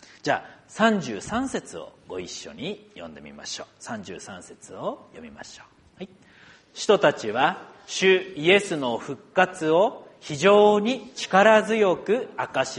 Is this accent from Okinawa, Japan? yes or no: no; Yokote, Akita, Japan; 何でもその方は秋田県の横手市、私と同じ横手市の出身で